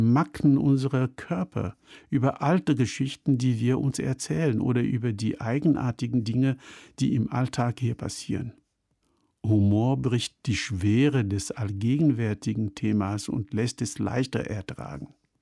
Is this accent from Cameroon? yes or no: yes; Cameroon; wie es Titacha, der alte weise Mann in dem Dorf meiner Kindheit in Kamerun, gesagt hat.